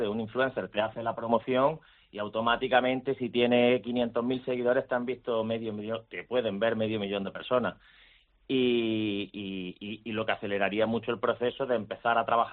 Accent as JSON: {"language": "Spanish", "town": "Jaén", "region": "Andalusia", "country": "Spain", "said": "nosotros en este caso que venimos de Jaén"}